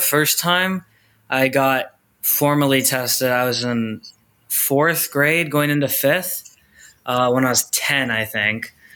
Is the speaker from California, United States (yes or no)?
yes; California, United States; now in New York, United States; I'm from California originally, but I'm in New York.